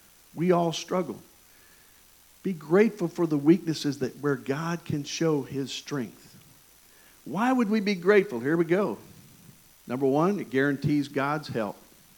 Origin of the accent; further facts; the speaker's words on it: Michigan, United States; accent: southern; I tell folks I grew up in Michigan, but the reason I speak the way I do with this southern accent is because I played baseball in East Tennessee.